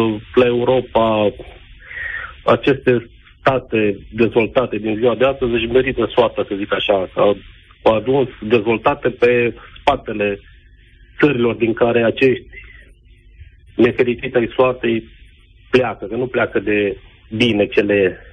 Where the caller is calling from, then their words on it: Timișoara, Timiș County, Romania; Vă sunt din Timișoara.